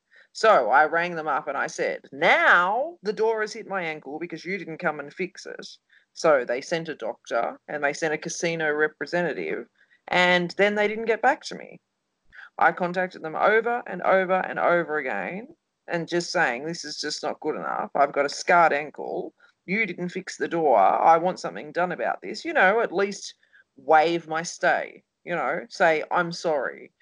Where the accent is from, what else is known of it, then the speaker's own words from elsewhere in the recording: Australia; And I'm an Aussie woman, you know, so that just says a lot.